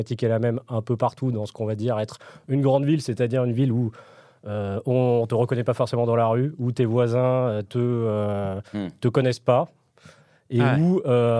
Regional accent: Paris, Île-de-France, France; Moi, je suis parisien

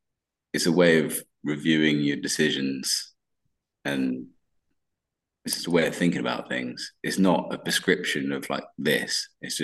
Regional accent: London, United Kingdom; I grew up in London, then did a master's in civil and environmental engineering in Leeds.

